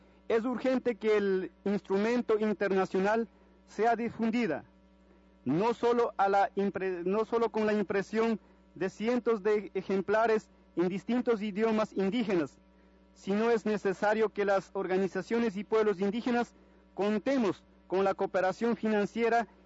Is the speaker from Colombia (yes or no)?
no; Ecuador; En mi país, Ecuador